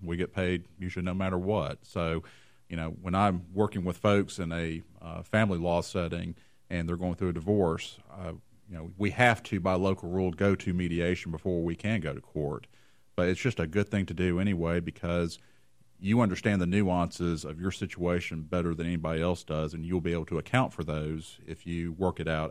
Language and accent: English; Chattanooga, Tennessee, United States; I'm from Chattanooga. I moved around a lot, but ended up back here, and my wife's an attorney as well. So Chattanooga's home for us.